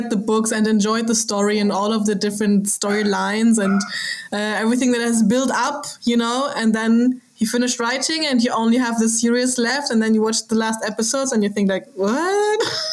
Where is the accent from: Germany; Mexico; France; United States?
Germany; English is a second language; Oh, I've read also some German fantasy books because I'm from Germany